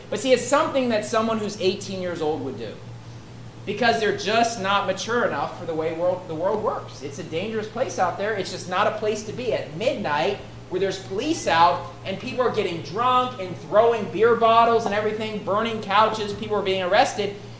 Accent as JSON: {"language": "English", "region": "West Virginia", "country": "United States", "tie": "born or raised there", "said": "what's a common practice in West Virginia, my home state, is you burn couches when you win football games."}